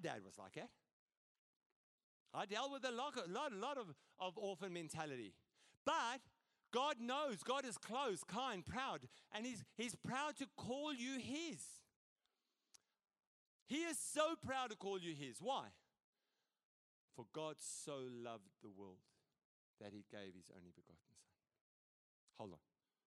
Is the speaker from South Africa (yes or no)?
yes; South Africa; I'm very independent, and I'm South African on top of it.